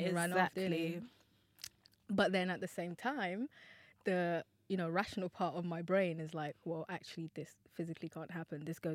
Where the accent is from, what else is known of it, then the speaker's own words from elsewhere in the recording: Nigeria; Like, I was born and raised in Nigeria.